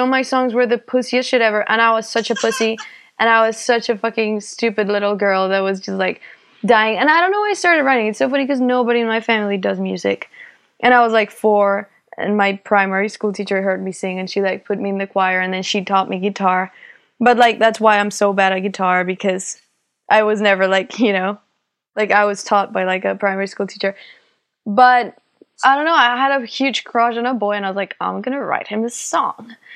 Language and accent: English; Colombia; moved away; I was raised in Colombia in a very close society.